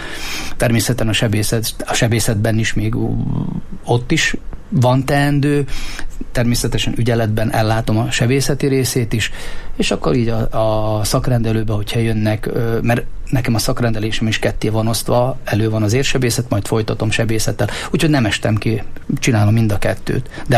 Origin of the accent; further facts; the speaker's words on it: Lučenec, Banská Bystrica Region, Slovakia; én Losoncról származom, Felvidékről